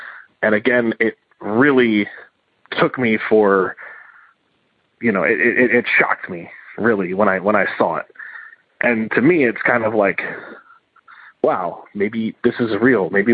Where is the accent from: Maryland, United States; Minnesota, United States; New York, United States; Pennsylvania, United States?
Pennsylvania, United States; Philadelphia; I am from Philadelphia, Pennsylvania.